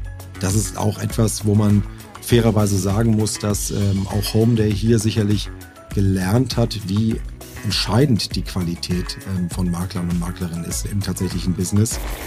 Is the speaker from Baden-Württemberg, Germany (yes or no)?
no; Berlin, Germany; bin tatsächlich gebürtiger Berliner.